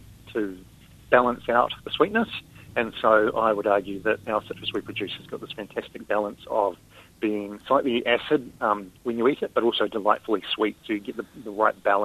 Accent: Waikato, New Zealand; because I grew up in the Waikato eating fruit off trees at home.

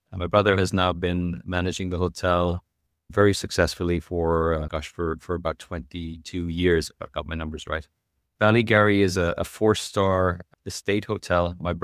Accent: Ireland; moved away as an adult; I think my name gives away where I come from. I'm an Irishman, but now more of a global citizen living outside of Ireland since I was 18 years old.

